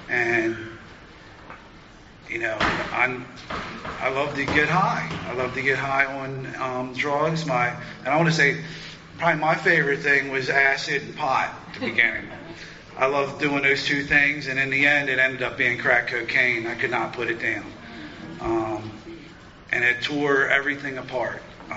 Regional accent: United States; I'm from Carroll County

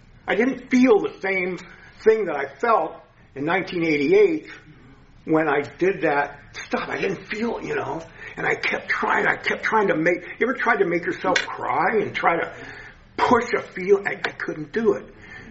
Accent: Arizona, United States; I was from Arizona.

